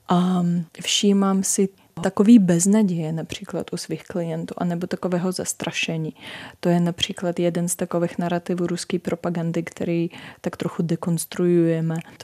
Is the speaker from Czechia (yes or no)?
no; Eastern Ukraine, Ukraine; Czech is a second language; now in Czech Republic; Já se pamatuju, když jsem byla puberťáčka, tak jsme se styděli za to, že jsme Ukrajinci. Bylo vlastně víc cool se hlásit k Rusům a víc cool hledat ve svém rodokméně nějakého Rusa, protože jsme chtěli patřit k tomu impériu. Já mluvím o své malé komunitě na východě.